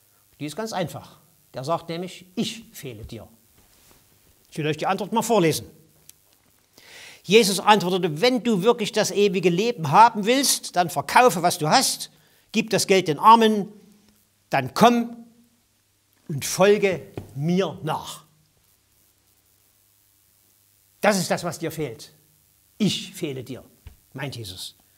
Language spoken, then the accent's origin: German; East Germany, Germany; Wir im Osten, wo ich herkomme, wir haben 40 Jahre lang so die primitive Spielart des Materialismus mitgemacht.